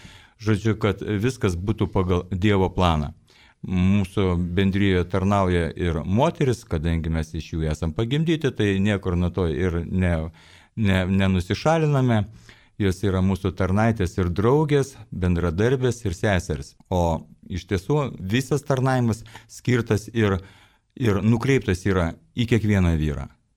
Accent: Šiauliai, Šiauliai County, Lithuania; čia esame mes, šiauliečiai, veikliųjų žmonių bendrijos Šiaulių skyriaus nariai.

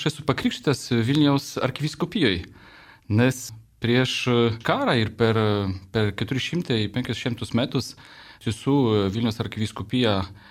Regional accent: Białystok, Podlaskie Voivodeship, Poland; Lithuanian is a second language; Tai aš esu iš Lenkijos, iš tiesų, iš Bialystoko.

